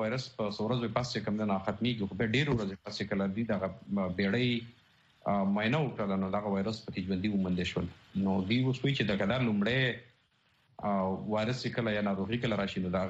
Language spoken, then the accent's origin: Pashto; Khyber Pakhtunkhwa, Pakistan; زه د وزیرستان څخه يم